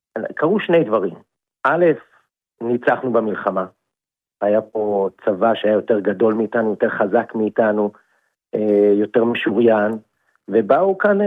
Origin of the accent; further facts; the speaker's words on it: Jerusalem, Jerusalem District, Israel; השבת היה פה בירושלים, אני ירושלמי, כבר דור תשיעי של ירושלמי